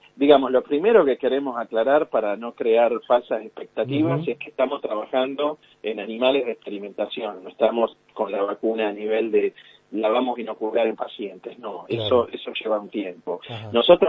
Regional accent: La Plata, Buenos Aires Province, Argentina; Yo soy de La Plata y estudié acá, en la Facultad de Bioquímica, en la Facultad de Ciencias Exactas, sí.

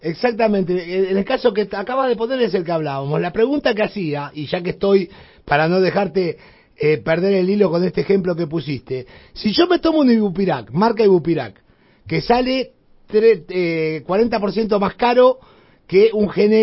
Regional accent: Argentina; somos algunos argentinos

